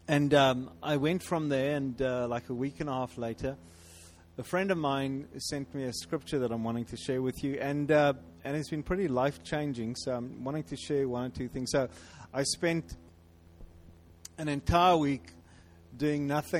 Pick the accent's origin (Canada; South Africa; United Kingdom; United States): South Africa; I come from South Africa, and that's Mandela Land.